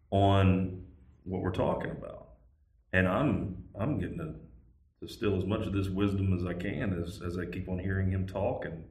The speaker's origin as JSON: {"language": "English", "region": "Southern United States", "country": "United States", "tie": "born or raised there", "said": "Lee and I grew up in the Bible Belt."}